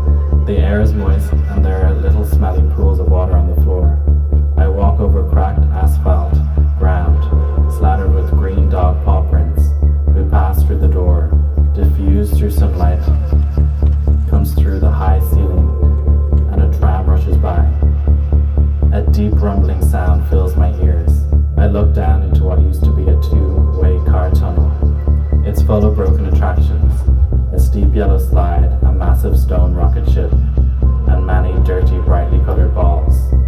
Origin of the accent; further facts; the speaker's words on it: Amsterdam, North Holland, Netherlands; I grew up in Slotermeer, west of the ring, the highway that forms a circle around Amsterdam. I was born in the bed of my parents, in the house where my father grew up. Now I am 26 years old.